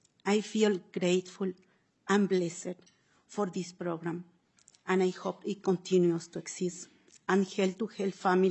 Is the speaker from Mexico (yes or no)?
yes; Mexico; now in Minnesota, United States; I'm from Mexico. I have been a resident of Minnesota for almost 7 years.